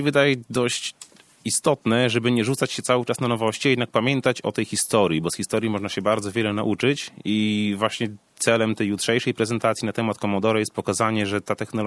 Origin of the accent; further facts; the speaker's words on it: Białystok, Podlaskie Voivodeship, Poland; Zawsze jak się przedstawiamy, mówimy, że jestem z Białegostoku i tak dalej.